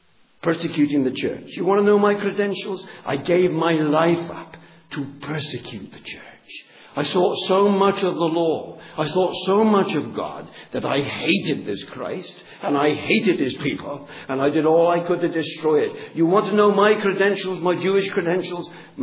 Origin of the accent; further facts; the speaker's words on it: England, United Kingdom; I'm English.